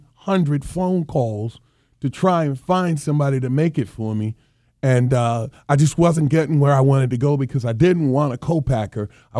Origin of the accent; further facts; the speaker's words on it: the South, United States; and I'm from the South.